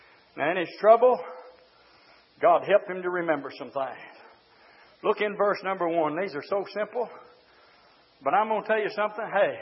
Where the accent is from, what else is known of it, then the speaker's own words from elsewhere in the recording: the South, United States; I would say something, but it'd make some of y'all mad. I'm from the South.